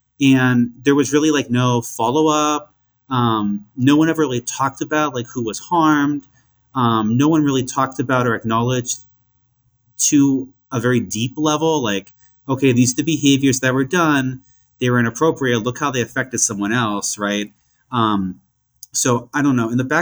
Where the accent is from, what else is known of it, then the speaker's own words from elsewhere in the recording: New Hampshire, United States; I'm from New Hampshire originally